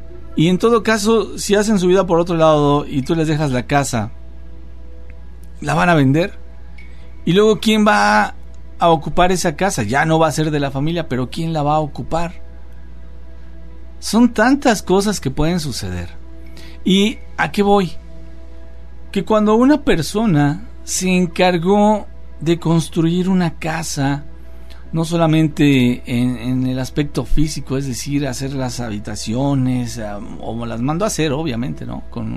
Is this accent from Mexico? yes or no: yes; Mexico; mexicanos también somos americanos, cierto, sí, tienes razón.